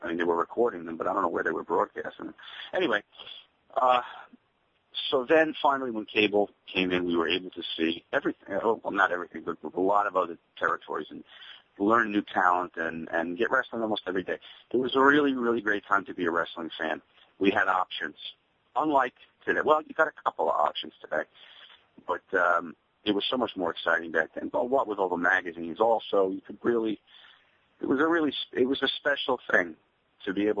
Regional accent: Northeast, United States; My background, I grew up in the Northeast

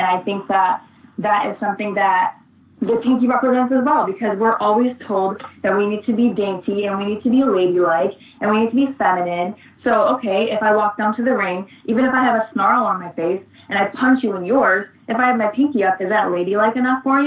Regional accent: Toronto, Ontario, Canada; I am Canadian. I grew up in Toronto. And to be able to go back to my home country

